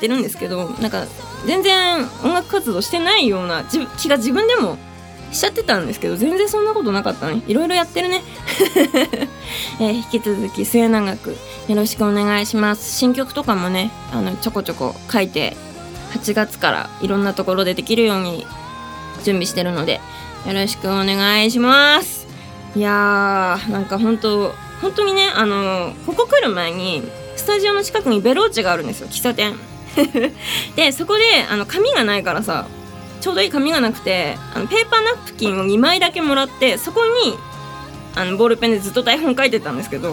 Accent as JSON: {"language": "Japanese", "town": "Hirosaki", "region": "Aomori", "country": "Japan", "tie": "born or raised there", "said": "ライブは8月31日に地元青森県は弘前の"}